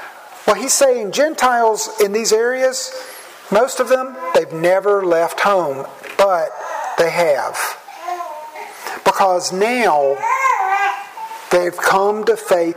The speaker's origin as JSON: {"language": "English", "region": "the South", "country": "United States", "said": "I come from the South."}